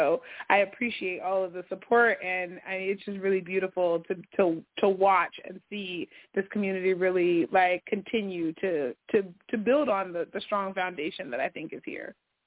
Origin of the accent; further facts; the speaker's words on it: Pittsburgh, Pennsylvania, United States; now in Sacramento, United States; I'm from Pittsburgh, but Sacramento really raised me into adulthood because I've been here my whole adult life.